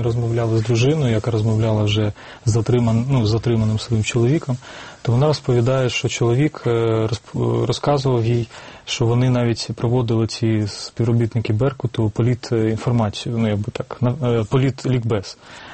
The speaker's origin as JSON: {"language": "Ukrainian", "town": "Kharkiv", "region": "Kharkiv Oblast", "country": "Ukraine", "said": "Я сам з Харкова, я знаю, про що я говорю."}